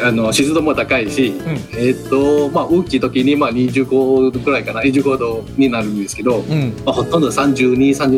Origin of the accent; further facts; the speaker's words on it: Malaysia; Japanese is a second language; now in Toyohashi, Japan; そうですね、マレーシアから来ました。